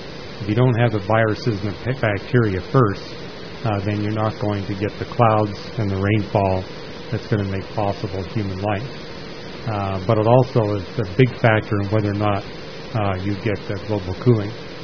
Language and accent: English; Vancouver, British Columbia, Canada; where I grew up in Vancouver, 100% of their water was snow and glacier melt.